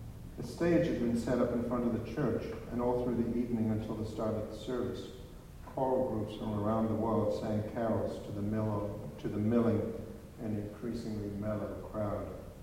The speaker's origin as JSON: {"language": "English", "country": "South Africa", "tie": "born or raised there", "said": "I grew up in South Africa, in the Southern Hemisphere, half a world away."}